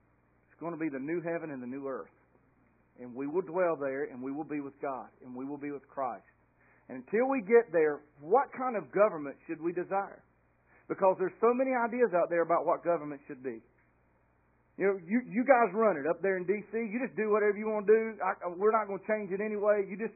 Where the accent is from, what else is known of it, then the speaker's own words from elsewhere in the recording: United States; Well, I'm American, right? Can I just get in my car and go? Can I just drive 140 mile an hour? I'm free, America.